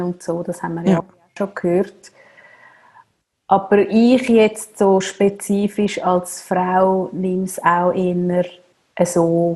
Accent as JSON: {"language": "German", "region": "Zurich", "country": "Switzerland", "tie": "born or raised there", "said": "aus dem Zürich-Oberland, ich bin im Zürich-Oberland aufgewachsen."}